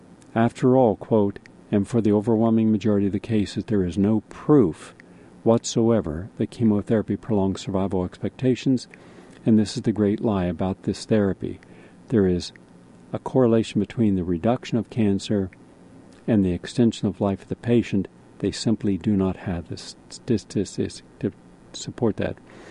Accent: the South, United States; I'm from the South. We love rutabaga down there, and yams, and sweet potatoes, and parsnips, and turnips.

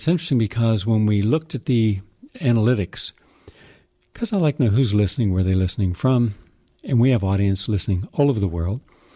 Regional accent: West Virginia, United States; I'm from West Virginia, and this was considered a once-in-a-500-year storm.

